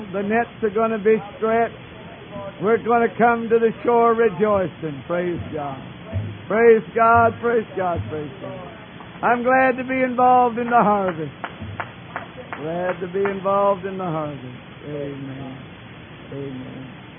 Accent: New Brunswick, Canada; We come from New Brunswick, Canada, Eastern Canada. Most folks don't hold that against us. And we were born and raised.

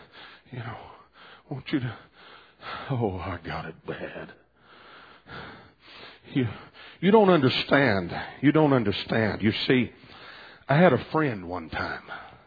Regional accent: Los Angeles, California, United States; I was raised in Los Angeles, young boy, walking home from the park

